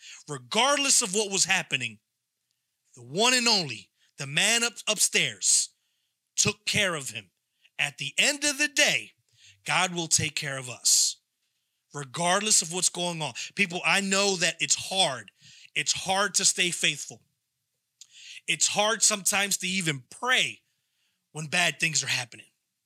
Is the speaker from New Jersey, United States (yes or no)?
no; Philadelphia, Pennsylvania, United States; I wanted to play for the Phillies. I'm from Philadelphia.